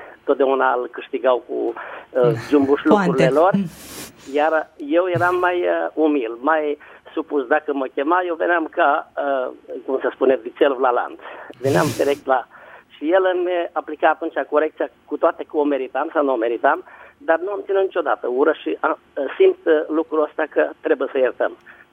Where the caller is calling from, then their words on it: Timișoara, Timiș County, Romania; Sunt de la Timișoara